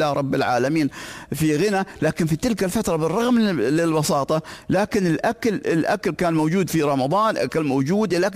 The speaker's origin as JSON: {"language": "Arabic", "region": "Dubai", "country": "United Arab Emirates", "said": "هذا عادي موجود عندنا في الإمارات"}